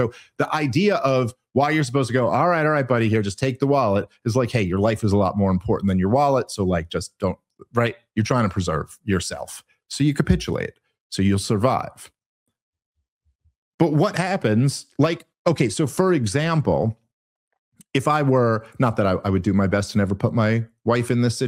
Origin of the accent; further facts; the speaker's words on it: Brooklyn, New York, United States; I got this a lot when I was a kid because I grew up in Brooklyn in the 80s and 90s